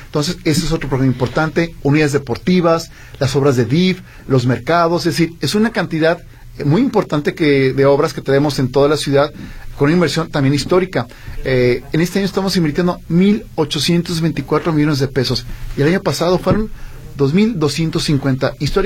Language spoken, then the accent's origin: Spanish; Guadalajara, Jalisco, Mexico; con todo el amor que le tengo a Guadalajara. Soy tapatío desde muchos años, desde no más hace 47.